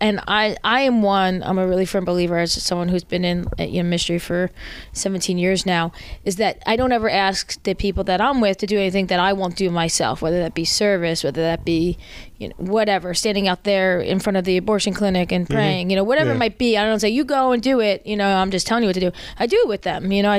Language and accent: English; New Jersey, United States; Because I'm from North Jersey, so it's like my kind of people.